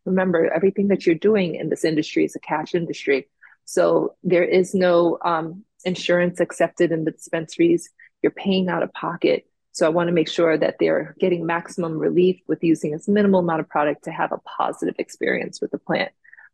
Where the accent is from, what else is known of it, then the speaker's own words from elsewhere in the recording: Jamaica; Me being from Jamaica and growing up in the West Indies, culturally, we used cannabis in many different delivery methods